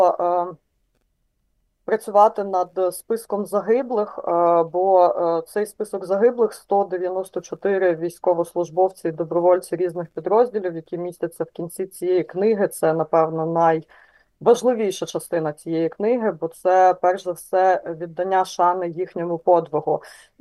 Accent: Luhansk, Luhansk Oblast, Ukraine; now in Lviv, Ukraine; я часто кажу своїм гостям, чи то з України, чи з-за кордону, що я з Луганська.

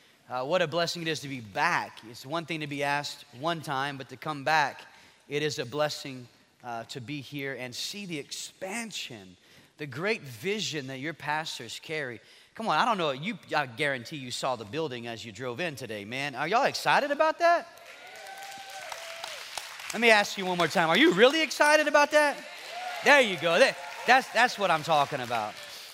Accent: Lafayette, Louisiana, United States; we're from Lafayette, Louisiana, and it's our privilege to come and speak today.

